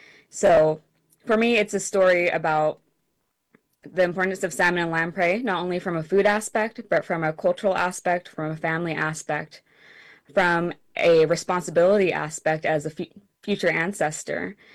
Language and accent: English; United States; So my book tells a story of that experience growing up on the Klamath River